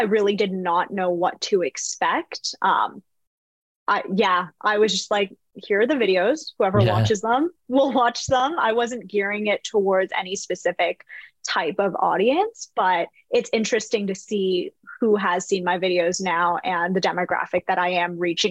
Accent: Canada; clearly I'm from Canada.

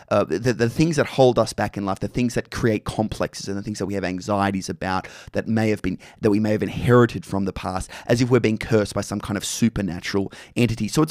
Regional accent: Australia; Toni Collette, I don't mean it's just as an Aussie, but she is a phenomenal actor.

